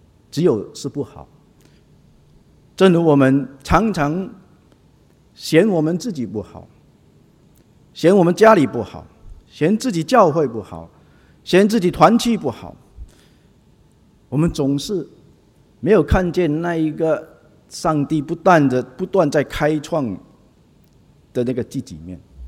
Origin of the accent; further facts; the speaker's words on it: Singapore; 你都知道我们新加坡人啊